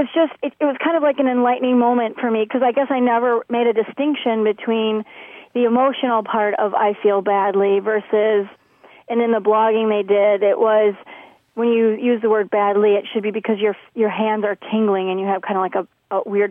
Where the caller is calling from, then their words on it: Menasha, Wisconsin, United States; and I'm calling from Menasha, Wisconsin.